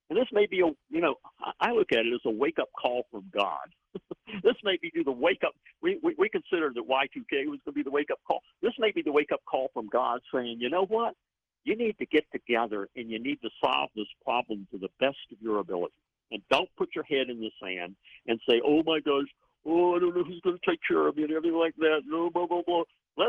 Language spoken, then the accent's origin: English; Jacksonville, Florida, United States; Northern Florida, I came from there. I'm from Jacksonville.